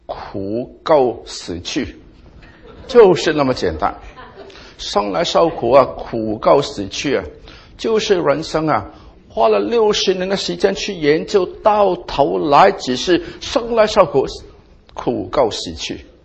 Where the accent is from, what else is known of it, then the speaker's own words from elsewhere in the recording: China; 我们中国人呢，常常拜很多的假神